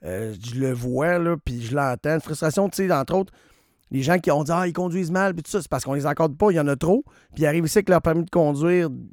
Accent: El Salvador; moved away as an adult; now in Quebec, Canada; Je suis arrivé ici il y a 35 ans et c'était bien mieux encadré avant qu'aujourd'hui. Je viens du Salvador.

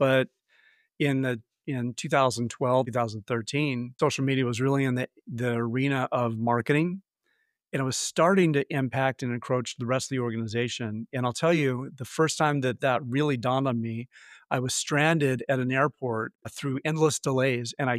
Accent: California, United States; moved away as an adult; now in Chicago, United States; I'm from California, and I kind of uprooted my life from San Francisco in 2001, moved to Chicago.

